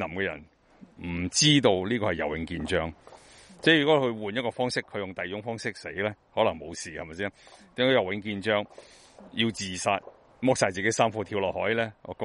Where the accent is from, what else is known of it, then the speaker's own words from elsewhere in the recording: Hong Kong; 所以我们是香港人很多是锲而不舍的